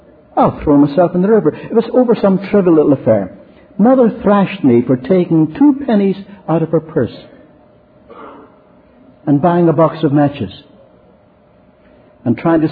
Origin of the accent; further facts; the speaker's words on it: Ireland; I told you I'm Irish by birth and upbringing.